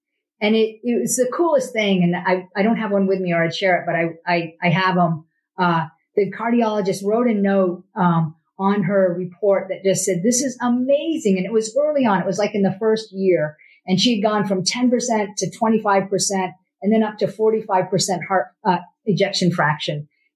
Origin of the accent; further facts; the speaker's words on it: New England, United States; I grew up in New England. I was a relatively healthy eater.